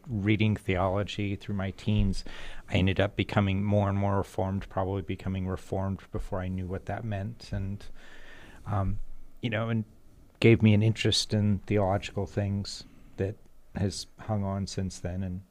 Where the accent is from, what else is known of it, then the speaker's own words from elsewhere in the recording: Virginia, United States; So I grew up in Virginia. I grew up on a llama farm in rural part of Virginia.